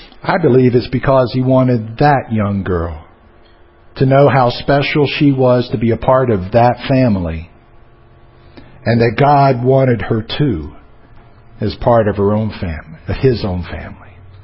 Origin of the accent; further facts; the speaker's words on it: Florida, United States; born there; also born or lived in Georgia; I was forced to live the first year of my life in Georgia. I was born in Florida, though.